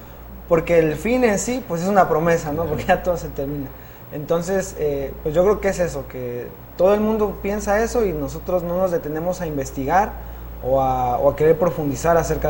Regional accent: State of Mexico, Mexico; También soy casi graduando, estudio físico-matemático y soy del Estado de México.

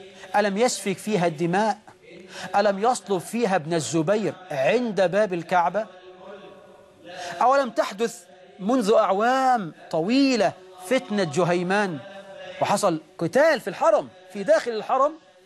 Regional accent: Egypt

